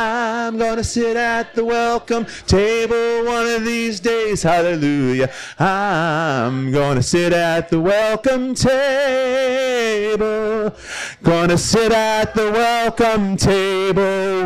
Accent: United States; I'm from the States, as you may have sensed.

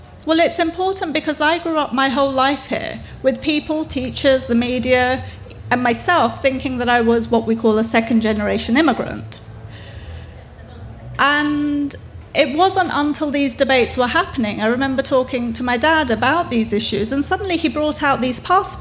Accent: United Kingdom; what would our current debates look like if we started from the fact that I'm British? Not a second generation migrant, not a whatever, but just that I'm British.

